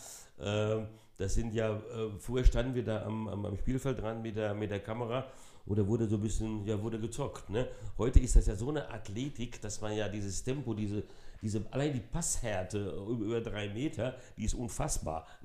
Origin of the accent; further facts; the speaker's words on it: São Paulo, Brazil; now in Germany; Das Eröffnungsspiel habe ich in São Paulo gemacht, wo ich aufgewachsen bin.